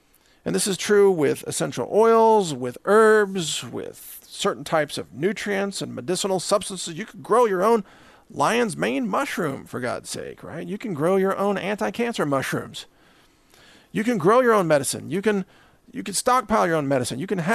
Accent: Midwest, United States; Just in case you're wondering, because I am from the Midwest, that's the proper way to eat okra.

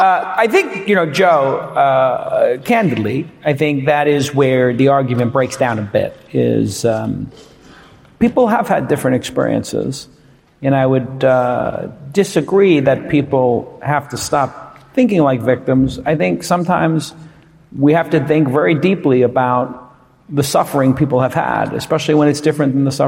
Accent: Ireland; I'm Irish as well. Irish need not apply.

